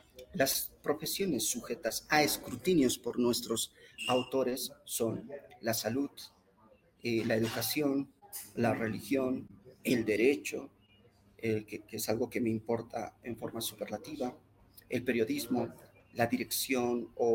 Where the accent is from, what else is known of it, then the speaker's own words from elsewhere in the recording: Bolivia; Pensemos simplemente nosotros como bolivianos en la actual crisis sistemática del sistema judicial, ¿no?